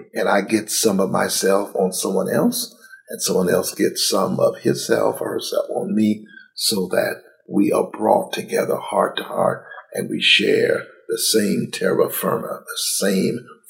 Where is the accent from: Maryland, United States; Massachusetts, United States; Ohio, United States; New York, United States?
Ohio, United States; Cincinnati; also born or lived in Knoxville; I grew up in Cincinnati, Ohio. I was born in Knoxville, Tennessee.